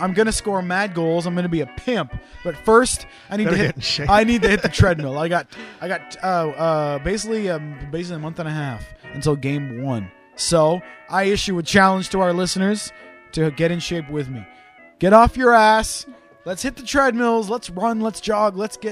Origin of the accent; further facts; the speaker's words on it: Wales, United Kingdom; both my parents were born in Wales. I was born in Wales.